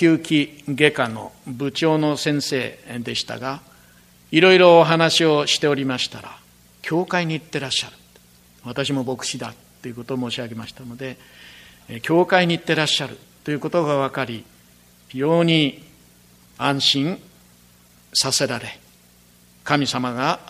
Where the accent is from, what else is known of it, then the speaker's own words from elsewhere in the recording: Kansai, Japan; 家内も私も関西の人間ですから、最後は関西で